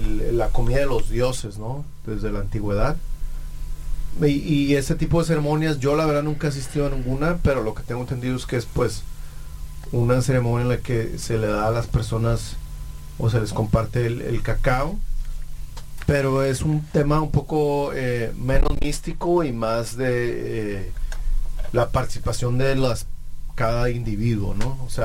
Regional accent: Puerto Rico; No, yo soy de Puerto Rico.

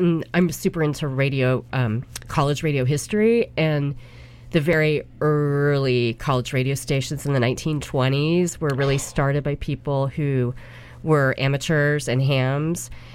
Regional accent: Sunnyvale, California, United States; born or raised there; now in San Francisco, United States

